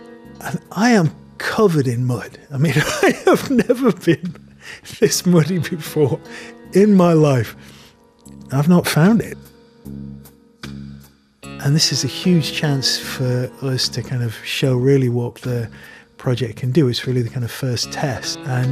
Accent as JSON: {"language": "English", "region": "England", "country": "United Kingdom", "said": "Well, look, I'm English."}